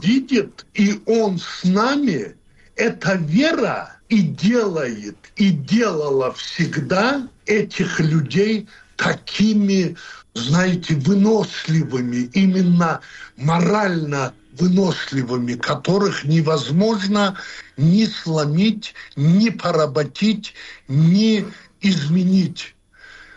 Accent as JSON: {"language": "Russian", "region": "North Caucasus", "country": "Russia", "said": "Единственное, что я знаю, мы кавказцы, у нас не было обращения друг к другу на «вы»"}